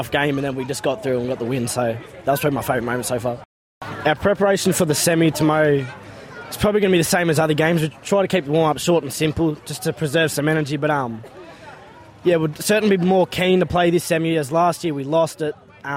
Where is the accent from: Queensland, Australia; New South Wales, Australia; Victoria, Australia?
New South Wales, Australia; Wagga Wagga; I'm Wiradjuri and I'm from Wagga Wagga